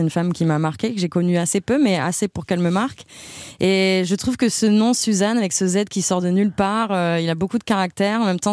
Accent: Avignon, Provence-Alpes-Côte d'Azur, France; Je viens d'Avignon. Et c'est vrai que sur cette chanson, mon accent ça s'entend particulièrement.

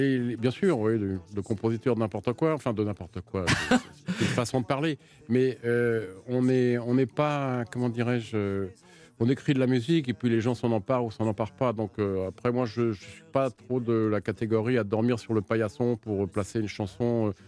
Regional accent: Neuilly-sur-Seine, Île-de-France, France; born there; Bah écoutez, moi je suis né à Neuilly-sur-Seine.

